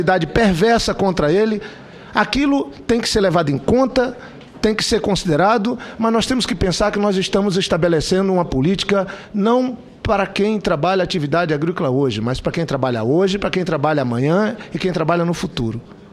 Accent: Amazon, Brazil; A floresta, eu sou da Amazônia, de pai, mãe e avô.

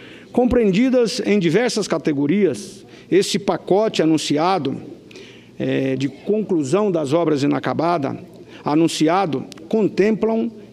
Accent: Rondonópolis, Mato Grosso, Brazil; Eu quero destacar aqui na minha cidade natal, Rondonópolis

